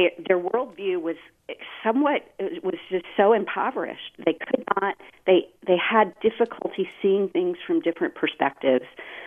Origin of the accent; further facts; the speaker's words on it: Mississippi, United States; I wanted to talk about my experience growing up in Mississippi.